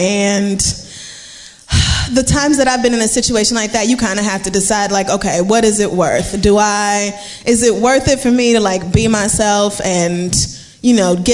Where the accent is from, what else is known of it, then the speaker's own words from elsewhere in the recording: Barbados; I am from … Barbados.